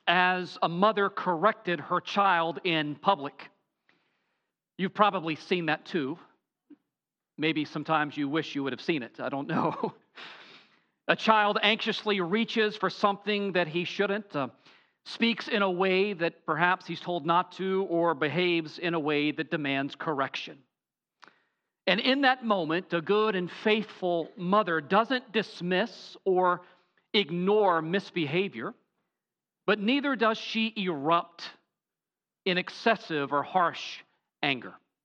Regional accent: Tennessee, United States; I called my pastor growing up in Tennessee, Brother Bill, Brother Ted.

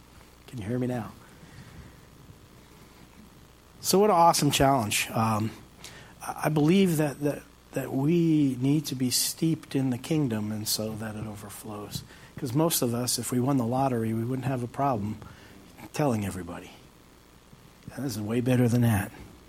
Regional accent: Long Island, New York, United States; And I grew up on Long Island, so I know how this works

